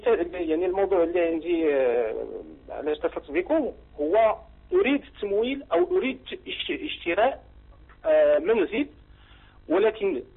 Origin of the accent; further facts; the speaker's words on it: Morocco; عندنا في المغرب